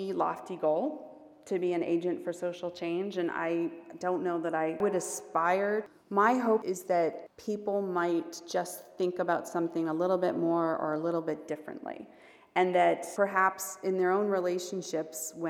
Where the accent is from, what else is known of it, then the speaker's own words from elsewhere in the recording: Marblehead, Massachusetts, United States; I grew up in Marblehead, which is on the North Shore, north of Boston, and my parents both worked in the city.